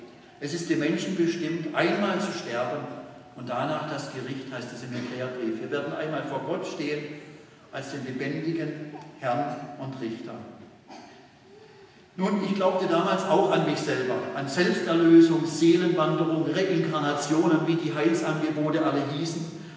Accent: Pforzheim, Baden-Württemberg, Germany; Ich bin ja gebürtiger Pforzheimer und bin hier aufgewachsen.

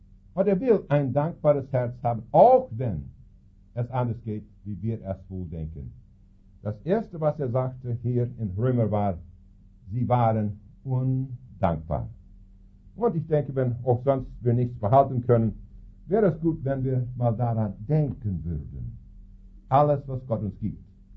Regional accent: Saskatchewan, Canada; German is a second language; Ich komme ja aus Kanada, besonders aus Saskatchewan, wo viele arme Leute waren zu der Zeit.

